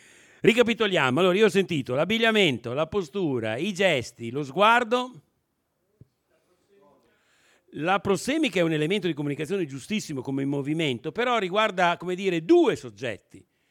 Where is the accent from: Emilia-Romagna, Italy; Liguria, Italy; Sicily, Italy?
Emilia-Romagna, Italy; Bologna; Io sono bolognese, quindi il mio Veneto fa schifo, ma con voi genovesi può passare